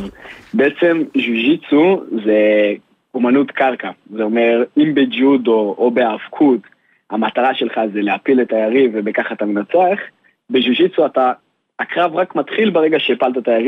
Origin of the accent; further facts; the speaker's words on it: Mevaseret Zion, Jerusalem District, Israel; אני ממבשרת ציון